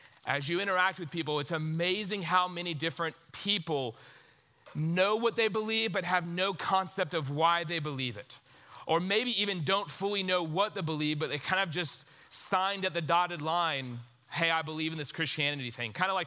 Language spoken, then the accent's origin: English; Houston, Texas, United States; I grew up in Houston, went to a little school in College Station called Texas A&M.